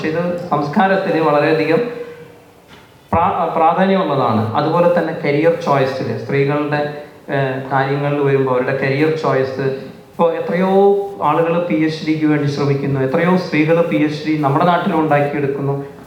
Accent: Thrissur, Kerala, India; now in Australia; ഞാനൊക്കെ ഓസ്ട്രേലിയയിൽ വരുന്നതിന് മുമ്പ് ഞാൻ തൃശ്ശൂരിൽ നിന്നാണ് വന്നത്.

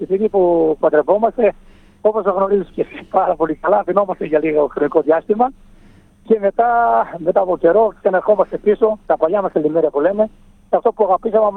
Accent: Macedonia, Greece; Για μας, ιδιαίτερα τους υποδηλαδίτες, τους Μακεδόνες, και όταν είσαι στα μέρη που γεννήθηκες, μεγάλωσες

